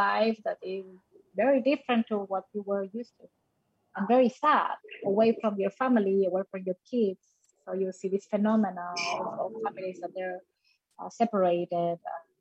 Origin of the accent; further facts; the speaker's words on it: Bolivia; now in New York, United States; Well, I'm from Bolivia. I've been acting for 16 years. I studied acting in Spain.